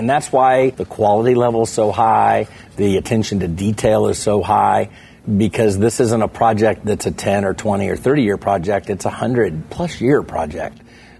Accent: Limestone, Maine, United States; born there; I was born in Limestone, Maine, on an Air Force base. My father was in the military. My mom and I went to Indianapolis while he was in Vietnam.

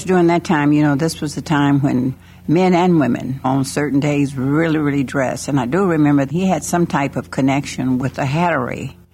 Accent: Tulsa, Oklahoma, United States; born there; I was born in Tulsa, Oklahoma.

